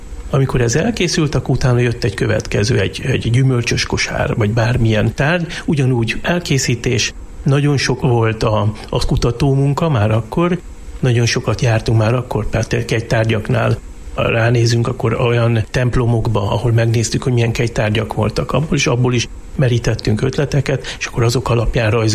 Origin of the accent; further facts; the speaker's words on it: Budapest, Hungary; now in Jászberény, Hungary; Én budapesti vagyok. 2002-ben költöztem Jászberénybe, de Budapesten folytattam a tanulmányaimat